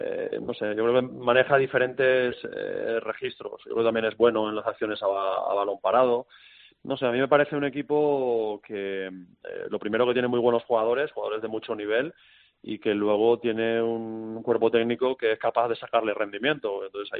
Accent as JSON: {"language": "Spanish", "town": "Massanassa", "region": "Valencian Community", "country": "Spain", "said": "además es de pueblo vecino mío, él es de Silla, yo soy de Massanassa."}